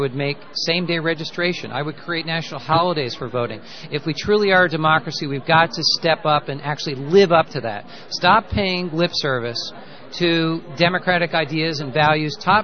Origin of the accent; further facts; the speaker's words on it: Pennsylvania, United States; I'm a native of Pennsylvania. I was born in Delco, Delaware County. I live in Bucks County.